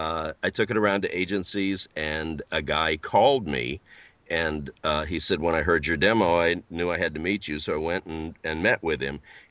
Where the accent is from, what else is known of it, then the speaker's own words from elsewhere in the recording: St. Louis, Missouri, United States; I'm from the middle of the middle, St. Louis, Missouri.